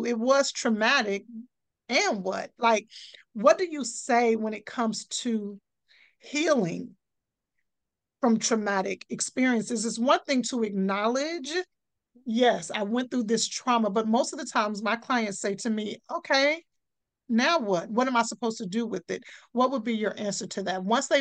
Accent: Texas, United States; I'm from Texas. We say aunties.

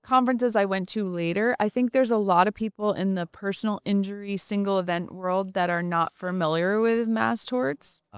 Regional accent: Poughkeepsie, New York, United States; now in Atlanta, United States; Yes, I'm in Atlanta and I'm originally from New York.

